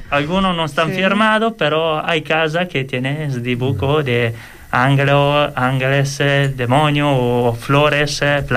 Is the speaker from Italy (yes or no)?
yes; Italy; Yo soy italiano, vivo aquí desde